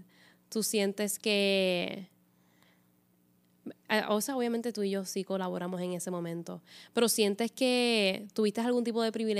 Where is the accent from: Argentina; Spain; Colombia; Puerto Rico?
Puerto Rico; aquí en Puerto Rico, en mi país